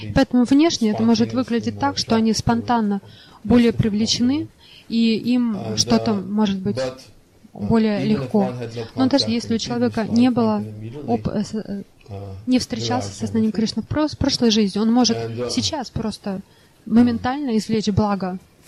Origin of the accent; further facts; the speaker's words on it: United States; Я из Америки, там каждый очень яркий индивидуалист. И все люди очень гордые. Все большие индивидуалисты. И я вырос в такой культуре.